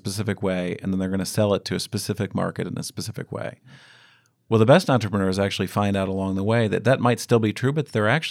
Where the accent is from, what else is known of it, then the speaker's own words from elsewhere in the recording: St. Louis, Missouri, United States; I grew up in St. Louis, again, in a Republican family and community